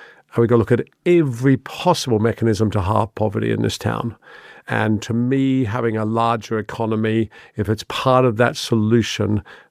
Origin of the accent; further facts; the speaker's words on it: Australia; I'm just a Australian oik